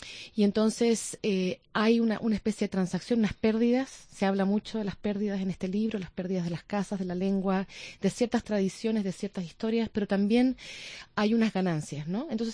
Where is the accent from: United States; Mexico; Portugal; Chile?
Chile; Mi padre es un chileno común y corriente y yo soy una chilena común y corriente